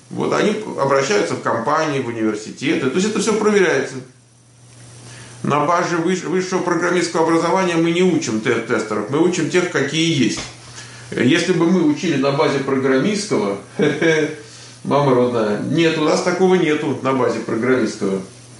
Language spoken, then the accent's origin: Russian; Moscow, Russia; Я из Москвы, я родился в Москве. У меня родители оба с Украины, но я сам из Москвы.